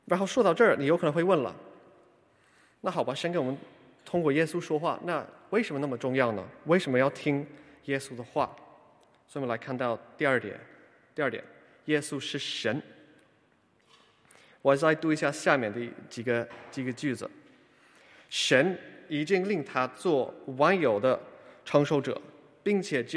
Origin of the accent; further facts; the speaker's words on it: United Kingdom; Chinese is a second language; 我来自英国，有可能第一次来就说，哎呀，怎么这么多老外会说中文哈？